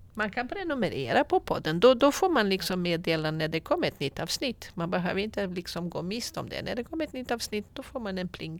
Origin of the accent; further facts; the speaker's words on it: Portugal; jag kommer från Portugal